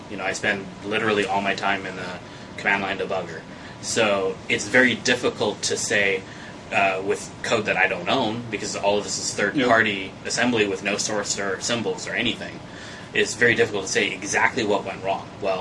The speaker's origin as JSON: {"language": "English", "country": "Canada", "said": "So I'm from Canada."}